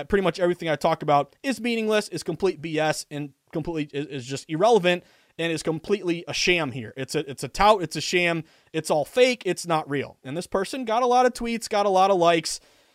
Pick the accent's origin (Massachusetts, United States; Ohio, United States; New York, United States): Massachusetts, United States; also born or lived in Vermont; now in Boston, United States; If you are like me and you live in the great state of Massachusetts, I was born and raised in Western Mass. Went up to the University of Vermont for college. Moved to Boston when I was 21, and I've been here ever since.